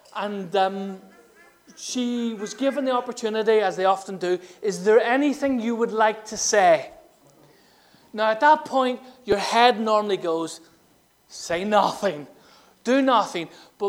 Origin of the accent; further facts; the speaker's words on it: Ireland; I'm Irish, so I love bread and potatoes.